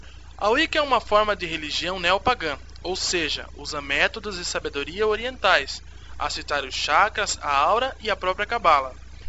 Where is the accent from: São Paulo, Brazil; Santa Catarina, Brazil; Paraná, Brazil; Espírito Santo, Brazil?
Paraná, Brazil; Curitiba; Sou de Curitiba e estudo cultura celta.